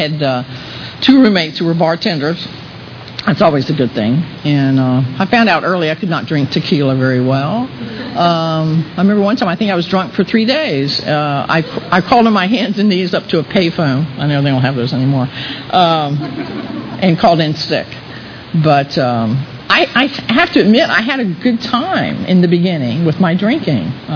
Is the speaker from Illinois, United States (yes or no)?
no; Lakeland, Florida, United States; I'm from Lakeland, but I got sober in Tampa.